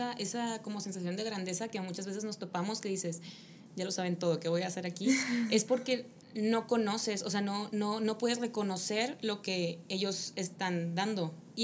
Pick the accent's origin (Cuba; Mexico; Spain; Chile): Mexico; nosotros formamos parte de una comunidad desde que somos mexicanos